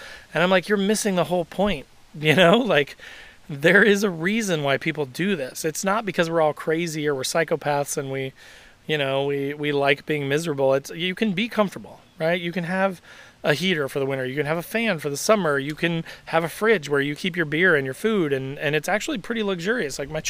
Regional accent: Indiana, United States; from growing up in Southern Indiana, from spending, you know, weekend after weekend after weekend with my friends in the woods, going camping, exploring, finding quarries

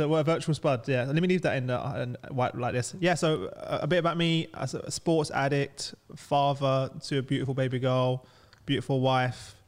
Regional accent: London, United Kingdom; I grew up in East London and I now live in Southeast London. So I'm a minority.

